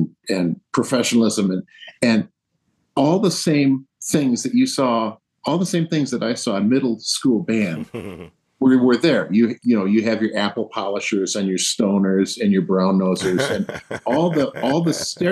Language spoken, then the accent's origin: English; Rockford, Illinois, United States; also born or lived in El Paso, Texas; Well, I was an, you know, Army kid. So I was born in El Paso, Texas, and lived there for about, probably 6 weeks, and then to Rockford. And that's where I grew up. On Ridge Avenue.